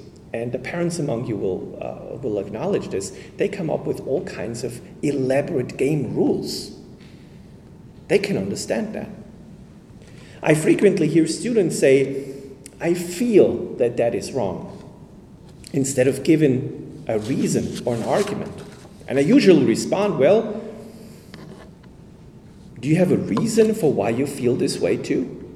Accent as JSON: {"language": "English", "country": "Germany", "said": "I am from Germany"}